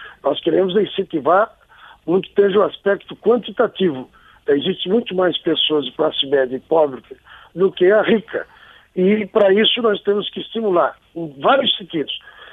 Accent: Gravatal, Santa Catarina, Brazil; Eu me criei lá em Gravatal, em Santa Catarina, o meu avô fazia vinho, meu pai fazia vinho, era produtor de vinho

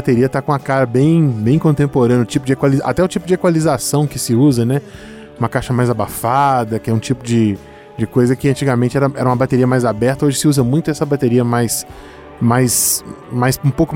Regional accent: Minas Gerais, Brazil; pra mim que sou mineiro, você é um símbolo importantíssimo da nossa terra.

